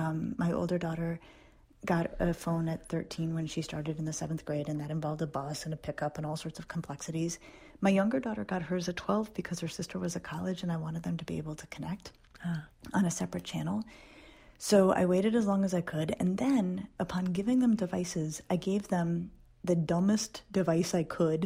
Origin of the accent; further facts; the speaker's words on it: Denver, Colorado, United States; I grew up in Denver when it was a small town. We only had one department store, and it was not a national chain.